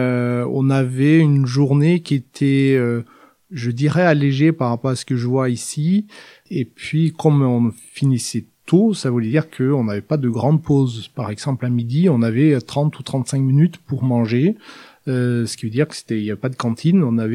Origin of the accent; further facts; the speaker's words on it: Hamar, Innlandet, Norway; French is a second language; Alors moi, je suis norvégien. J'ai grandi dans une ville, à côté d'une ville qui s'appelle Hamar, où l'été était très ensoleillé et parfois chaud, et l'hiver enneigé et parfois très froid.